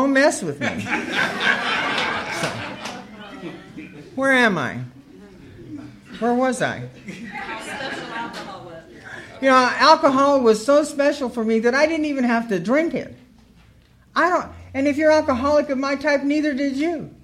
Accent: Bakersfield, California, United States; born there; I was born in Bakersfield.

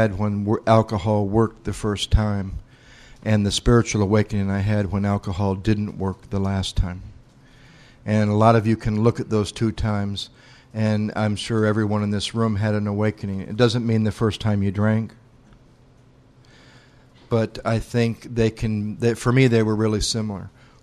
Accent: Battle Creek, Michigan, United States; I grew up in Battle Creek, Michigan, which is halfway between Detroit and Chicago, and that was kind of what I was like. I was a white guy who lived halfway between Detroit and Chicago, who wanted to be black.

